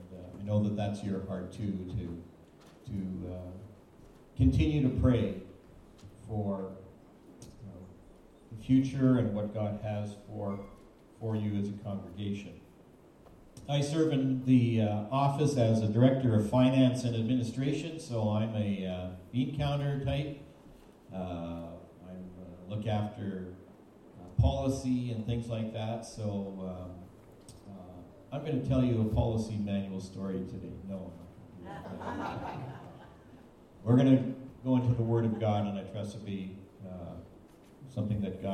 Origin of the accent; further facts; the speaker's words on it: Manitoba, Canada; I'm from Manitoba originally and went to school there.